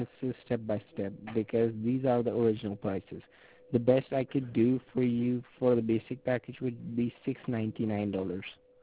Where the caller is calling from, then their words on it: New York, United States; I'm calling from New York.